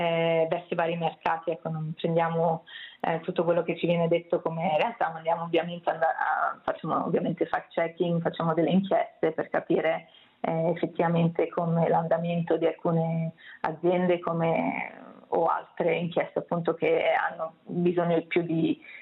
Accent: Milan, Lombardy, Italy; also born or lived in Amsterdam / Copenhagen / Brussels; now in Oslo, Norway; io mi ritengo molto fortunata di essere qui a Oslo al momento. Io ho vissuto, io vengo da Milano, ho vissuto a Amsterdam, ho vissuto a Copenaghen e a Bruxelles

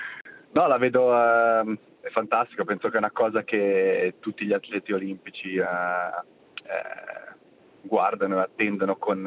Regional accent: Switzerland

